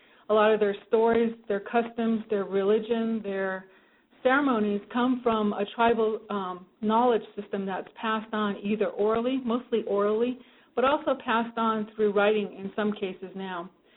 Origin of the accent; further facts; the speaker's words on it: United States; I am, for those of you tribal folks, I am Dene from Navajo Nation, so I just want to say thank you for inviting me.